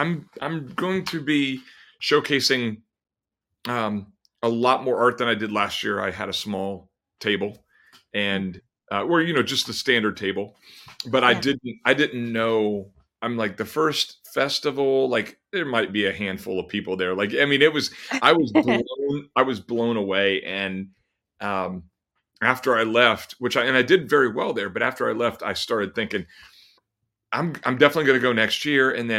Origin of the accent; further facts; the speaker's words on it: Minerva, Ohio, United States; also born or lived in Maslin, Ohio; I'm from Ohio originally, I started going to school when I was little in Minerva, actually.